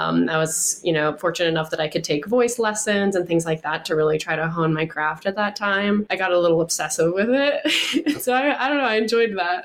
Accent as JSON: {"language": "English", "town": "Dayton", "region": "Ohio", "country": "United States", "tie": "born or raised there", "said": "I grew up in around Dayton, Ohio."}